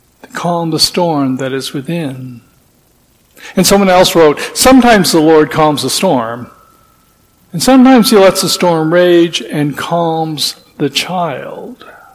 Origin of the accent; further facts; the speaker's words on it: Kansas City, Missouri, United States; when I was growing up in Kansas City, I was always wanted to look out the front door and go out on the front porch when the tornado sirens were blazing.